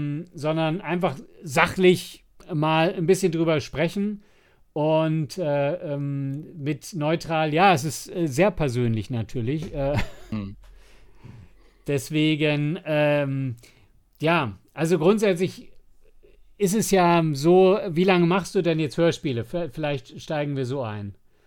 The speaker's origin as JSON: {"language": "German", "town": "Tennenlohe", "region": "Bavaria", "country": "Germany", "said": "Tenlohe der Ort, wo ich herkomme, Grüße gehen raus."}